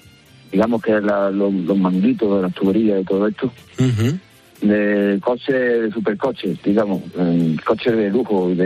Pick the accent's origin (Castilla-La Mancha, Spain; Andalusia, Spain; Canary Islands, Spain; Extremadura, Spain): Andalusia, Spain; Granada; now in United Kingdom; Nosotros somos del pueblo de Granada.